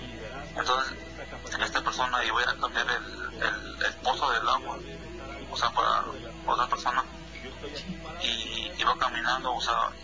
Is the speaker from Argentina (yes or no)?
no; Palmar de Bravo, Puebla, Mexico; now in Chicago, United States; yo vivo en Chicago, pero yo soy de Puebla, originario.